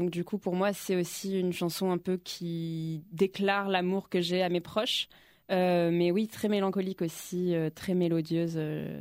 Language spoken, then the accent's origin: French; Herblay, Île-de-France, France; also born or lived in Paris; Je ne suis pas née à Herblay, je suis née à Paris. D'ailleurs.